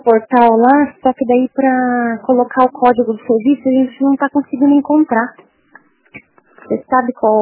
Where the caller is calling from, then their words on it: Curitiba, Paraná, Brazil; a gente é daqui de Curitiba